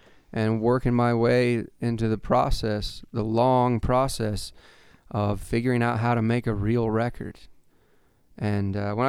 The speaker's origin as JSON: {"language": "English", "town": "Taos", "region": "New Mexico", "country": "United States", "tie": "born or raised there", "lives_now": "Los Angeles, United States", "said": "Most of the last few years, I've lived in my hometown of Taos, New Mexico. But more recently, I packed up again and moved to Los Angeles."}